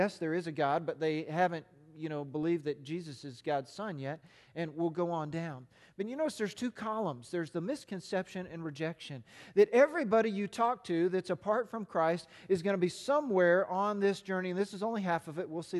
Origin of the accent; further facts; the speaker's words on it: United States; We grew up in America.